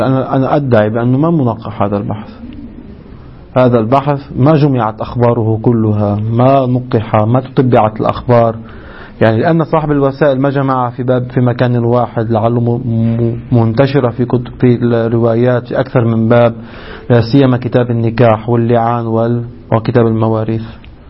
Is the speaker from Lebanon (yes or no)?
yes; Lebanon